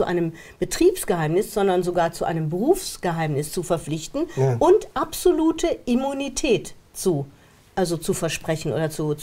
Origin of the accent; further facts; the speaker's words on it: Germany; ich bin zwar auch Deutsche, aber die Deutschen sind traumatisiert. Ich bin im Ausland aufgewachsen.